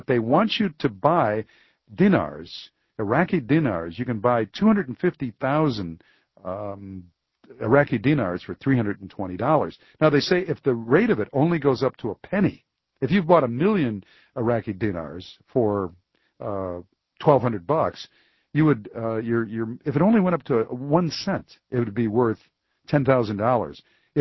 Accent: Detroit, Michigan, United States; Here's James in Detroit, Michigan, my hometown.

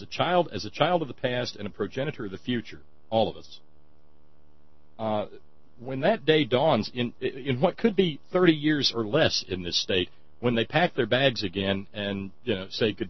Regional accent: Alabama, United States; now in Virginia, United States; I was raised in Alabama, but I came back here because I had been raised with a reverence and an absolute love for this place by my transplanted parents.

